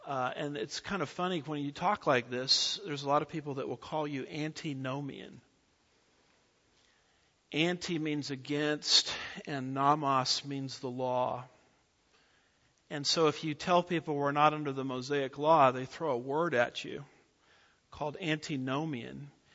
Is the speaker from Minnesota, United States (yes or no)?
no; California, United States; now in Texas, United States; my home state, I don't know how proud I am to admit this anymore, is the great state of California out there on the left coast. And I moved, my wife and myself moved to the Promised Land, Texas, around end of 1999.